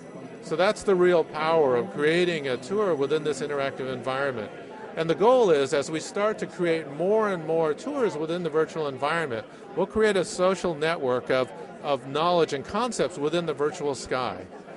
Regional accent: Los Angeles, California, United States; I grew up in Los Angeles where there was a lot of smog and a lot of city lights, and I never really saw the Milky Way until I was much older.

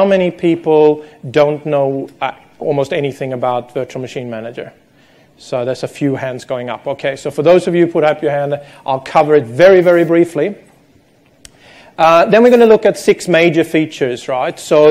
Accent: Sweden; now in Australia; I'm originally from Sweden. I've been in Australia for about 20 years.

